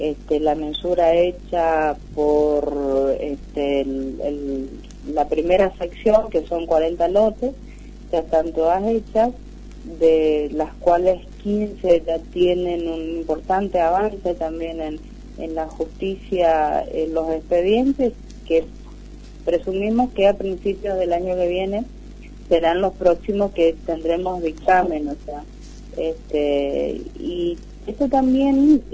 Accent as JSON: {"language": "Spanish", "region": "Misiones", "country": "Argentina", "said": "estoy pensando en mi pueblo, de Misiones"}